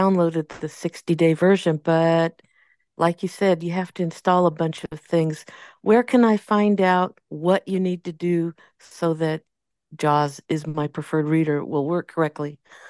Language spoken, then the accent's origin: English; Washington, United States; This is my first time on one of your, I'm from Washington State